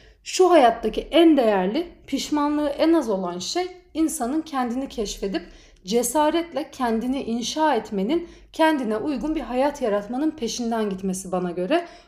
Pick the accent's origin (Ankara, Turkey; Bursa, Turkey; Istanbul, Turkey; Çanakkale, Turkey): Istanbul, Turkey; 32 yaşındayım, İstanbul'da doğdum, büyüdüm.